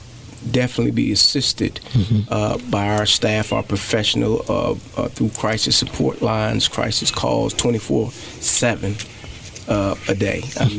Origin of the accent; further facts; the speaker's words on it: Chicago, Illinois, United States; Well, for myself, growing up in Chicago in the 70s and 80s, it was real tough for my mother, who was a single mother.